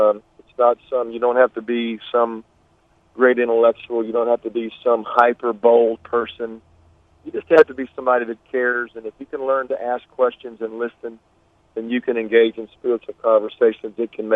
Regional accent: Dallas, Texas, United States; also born or lived in Algeria; Danny, I'm a Texas fellow. My dad was in the oil business, so I lived in Dallas, and then my dad traveled, lived in places like Algeria

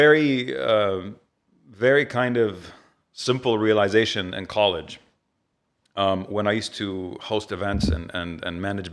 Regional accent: Riyadh, Riyadh Province, Saudi Arabia; now in Dubai, United Arab Emirates; I grew up in Riyadh.

